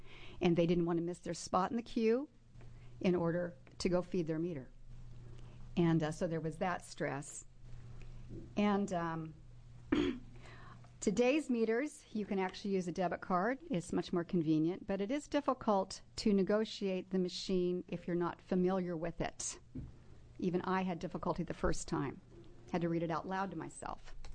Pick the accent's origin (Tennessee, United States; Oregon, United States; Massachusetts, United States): Oregon, United States; Dallas; For the record … I'm from Dallas, Oregon.